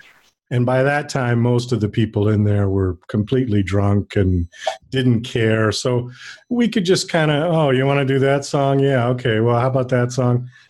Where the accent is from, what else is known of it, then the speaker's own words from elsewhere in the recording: Boston, Massachusetts, United States; then I had to go home back to Boston. I'm originally from Boston